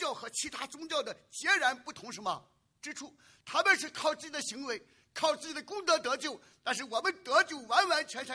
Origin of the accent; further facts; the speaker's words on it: China; 我们中国人讲家家都有一本什么难念的经